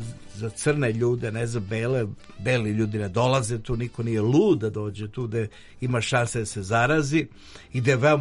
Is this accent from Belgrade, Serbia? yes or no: yes; Belgrade, Serbia; Ja kažem, iz Beograda.